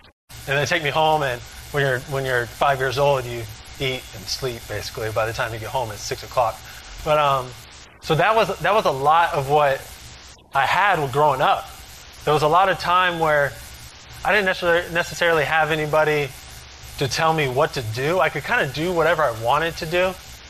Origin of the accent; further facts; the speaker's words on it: Merritt Island, Florida, United States; So, I grew up here in Merritt Island, Florida. I was born and raised by a single mother.